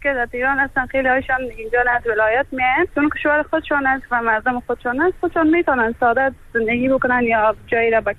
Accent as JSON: {"language": "Persian", "country": "Afghanistan", "moved": "yes", "said": "من از افغانستان اومدم، در اوایل یک ماه خانه فامیلا بودم و بعدش دنبال خانه گشتم و همون زمان من حس کردم که به خاطر از اینکه من یک دختر افغان و یک دختر مجرد هستم"}